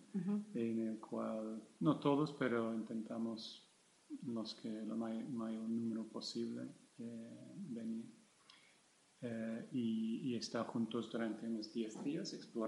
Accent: England, United Kingdom; Spanish is a second language; moved away; soy inglés, entonces, sí, bueno, llevo ya muchos años fuera, pero venir a Inglaterra es, bueno, para mí son dos cosas.

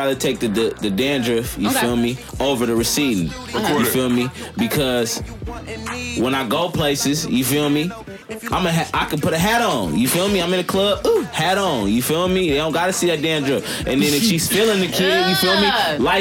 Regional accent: New Jersey, United States; And I'm from New York. I'm from Jersey. … I'm out at 6:30

